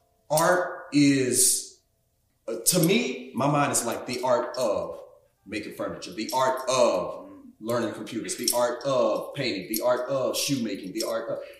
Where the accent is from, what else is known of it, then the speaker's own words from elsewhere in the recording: Chicago, Illinois, United States; also born or lived in Mississippi / Alabama; I tell everybody I'm from Missy, Chicago.